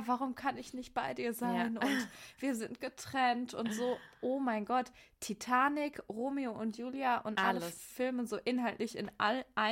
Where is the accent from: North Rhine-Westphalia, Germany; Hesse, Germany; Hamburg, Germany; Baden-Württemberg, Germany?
Hesse, Germany; ich komme ja aus Hessen